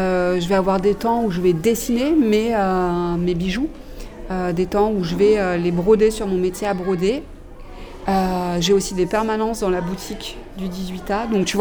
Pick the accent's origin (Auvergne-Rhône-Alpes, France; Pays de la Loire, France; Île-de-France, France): Auvergne-Rhône-Alpes, France; quand j'étais petite fille en Ardèche, dans la maison de mes grands-parents